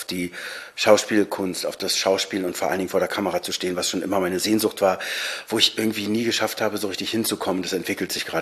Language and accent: German; Berlin, Germany; ich bin in Niederschönhausen eigentlich groß geworden, bis ich 10 war. Ein wundervoller Ort, Zweifamilienhaus, viel Platz, ein paar Leute, meine Familie. Und dann bin ich, als meine Oma starb, in diese Zweiraumwohnung nur mit meiner Mutter gezogen.